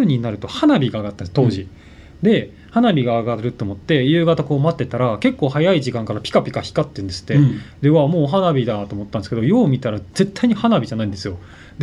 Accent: Ishikawa, Japan; 僕石川県出身なんで、石川県は UFO 町おこししてるとこ、はいはい、場所とかもあって、もともと白山っていう大きい山があって、

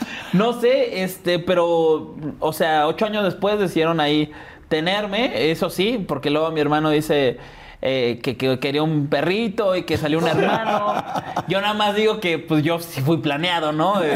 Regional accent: Mexico City, Mexico; accent: chilango; also born or lived in Chihuahua; la gente del norte me super escucha chilango. Ajá. Y la gente de aquí muchas veces me dice, es que no te escuchas chilango, ¿no? Pero pues bueno, es porque la familia de mi mamá toda es del norte y la familia de mi papá toda es como de aquí y de Hidalgo.

